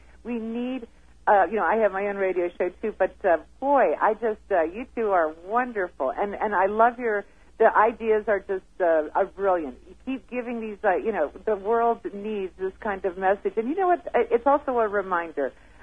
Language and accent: English; New Jersey, United States; now in Arizona, United States; And then I now live in Arizona, but I came from New Jersey. So New York City and New Jersey, we have our fair share of that too.